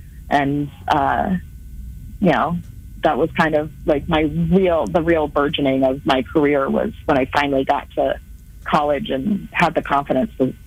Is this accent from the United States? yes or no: yes; Bellevue, Nebraska, United States; I'm originally from a suburb of Omaha called Bellevue, Nebraska.